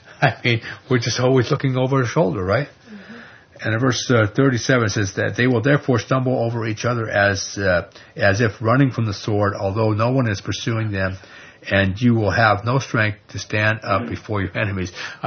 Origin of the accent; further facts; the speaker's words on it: New York, United States; I mean, I'm from New York. I go back there sometimes.